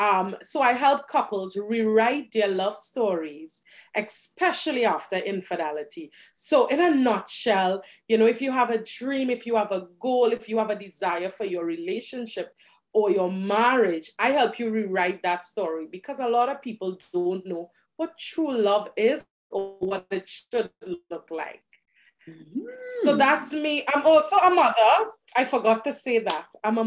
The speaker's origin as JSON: {"language": "English", "country": "Trinidad & Tobago", "said": "I'm an island girl. So I'm from Trinidad and Tobago."}